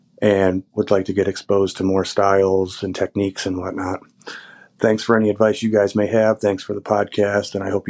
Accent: Illinois, United States; I'm from Central Illinois over in the US.

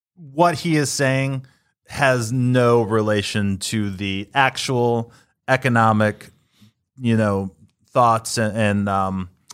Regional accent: United States; So I'm an American. I live in America. I want all Americans to prosper.

